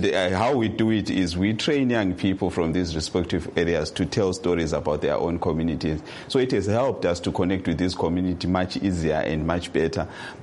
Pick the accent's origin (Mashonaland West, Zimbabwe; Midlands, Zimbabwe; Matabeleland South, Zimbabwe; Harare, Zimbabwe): Matabeleland South, Zimbabwe; Plumtree; in Plumtree, my hometown, we use Kalanga.